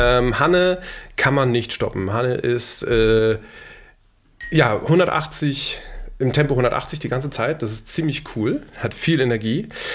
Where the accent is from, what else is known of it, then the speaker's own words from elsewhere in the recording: Altenholz, Schleswig-Holstein, Germany; also born or lived in Dithmarschen / Kiel; Ich bin ein Schleswig-Holsteiner durch und durch, geboren in Dithmarschen, aufgewachsen aber hier in der Umgebung in Altenholz und in Kiel.